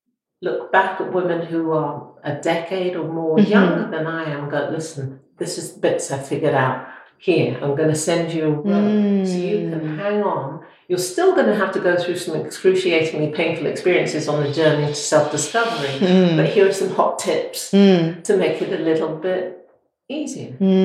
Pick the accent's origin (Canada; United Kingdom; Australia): United Kingdom; Preston, North West England; born there; also born or lived in Yorkshire; I was born in Preston. Now you go up north, they're just concerned about the fact that I was born in the House of Lancashire and then I went to school in the House of York.